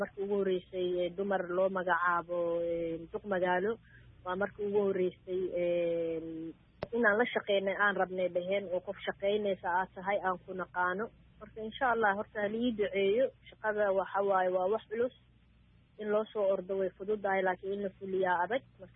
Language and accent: Somali; Beledweyne, Hiran, Somalia; Baladweyne waa magaaladeyda, waxaa kasoo jeeda aabbahay, waxaa kasoo jeeda awoogay